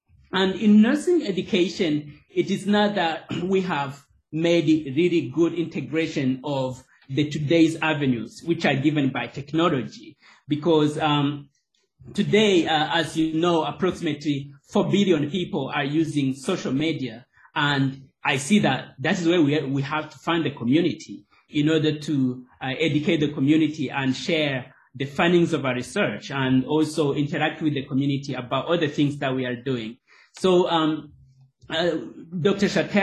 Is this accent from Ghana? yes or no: no; Rwanda; I am from Rwanda, East Africa, which is where I did my undergraduate nursing training and my master's in global health delivery.